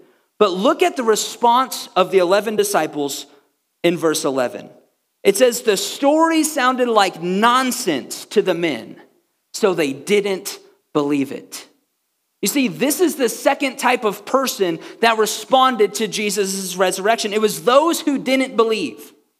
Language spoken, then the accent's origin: English; Missouri, United States; I grew up in Missouri. Missouri is nicknamed the Show Me State because everywhere you go, people say, show me, prove it to me.